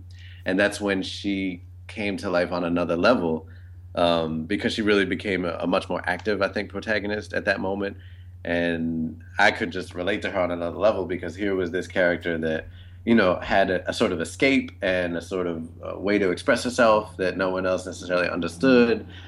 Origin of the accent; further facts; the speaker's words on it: Boston, Massachusetts, United States; I didn't grow up here. I grew up in Boston. I've been here for 12 years now